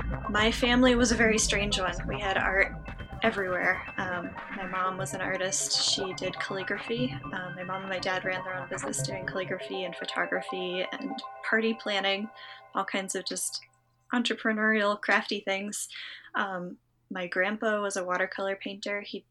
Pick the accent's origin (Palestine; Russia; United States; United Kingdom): United States; Massachusetts; I grew up in Western Massachusetts. So like, I kind of describe it like the Shire, like little hills, little rivers, very picturesque.